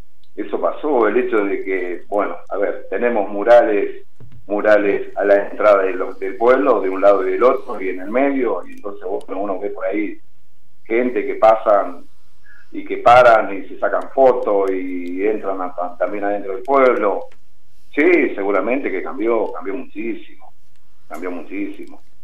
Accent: Pujato, Santa Fe, Argentina; Sí, soy nativo. Ajá. De acá.

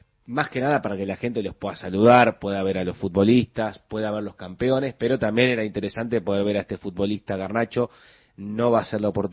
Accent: Ramos Mejía, Buenos Aires Province, Argentina; Yo soy de Ramos

